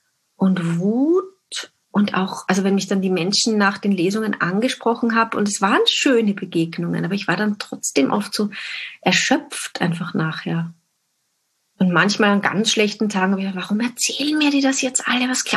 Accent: Austria; sagt man bei uns in Österreich

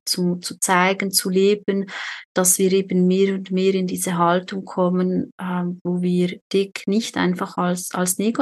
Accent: Switzerland; Ich weiß nicht, wie das bei euch in Deutschland ist, aber bei uns in der Schweiz, da wird schon im Kindergarten

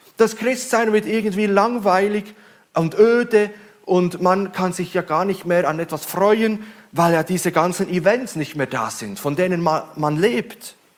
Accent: Switzerland; Ich als Schweizer bin Fan vom Tennisstar

